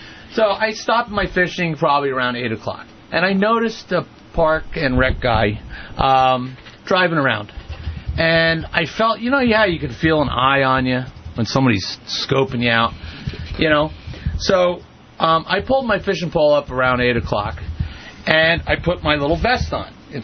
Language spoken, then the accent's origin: English; New Jersey, United States; You know, I'm originally from Jersey, and I got slaughtered from the hurricane.